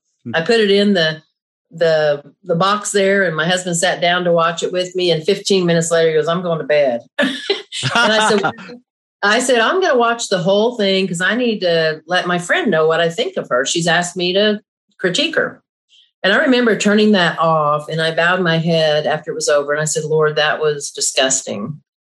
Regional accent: Oklahoma, United States; I grew up here in Oklahoma. Dad was a minister, married a minister.

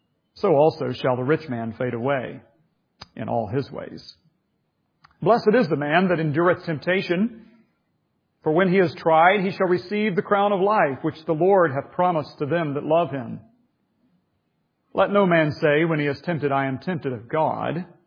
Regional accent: West Virginia, United States; I'm from West Virginia. I never learned to read, so I'll do my best.

